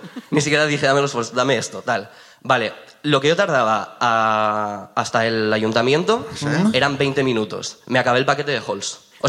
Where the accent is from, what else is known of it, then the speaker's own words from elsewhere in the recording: Gijón, Asturias, Spain; como ya digo, soy de Gijón y dije, voy con el coche